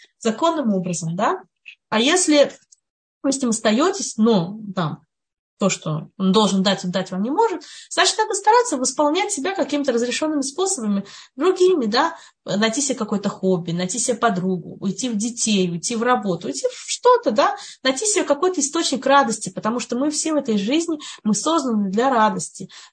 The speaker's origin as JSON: {"language": "Russian", "country": "Russia", "tie": "born or raised there", "moved": "as an adult", "said": "поскольку я росла в России до 19 лет"}